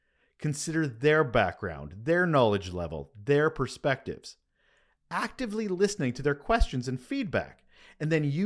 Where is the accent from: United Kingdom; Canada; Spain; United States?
Canada; I am Canadian, don't you know?